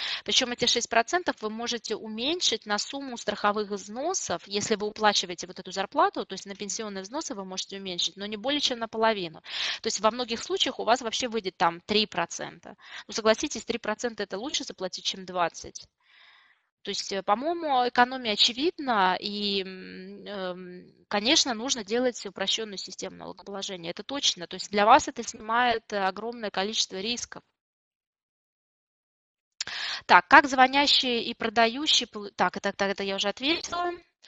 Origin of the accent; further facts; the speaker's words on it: Saint Petersburg, Russia; я сама из Санкт-Петербурга